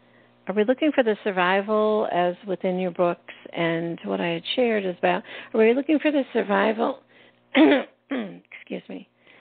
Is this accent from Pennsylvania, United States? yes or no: yes; Pennsylvania, United States; Yes, and I'm Irish, and I'm back here. So something brought me back because I grew up in Pennsylvania, and I was brought back.